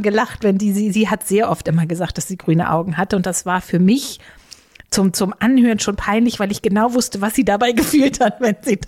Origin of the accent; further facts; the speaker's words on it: Hamburg, Germany; als Hamburger